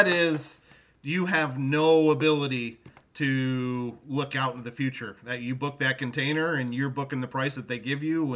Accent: Michigan, United States; my fantasy football team has always been the Flint Town Raging Donkeys because I am from Michigan.

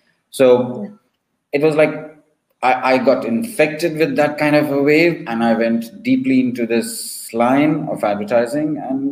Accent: Assam, India; born there; I was born in India, in Assam.

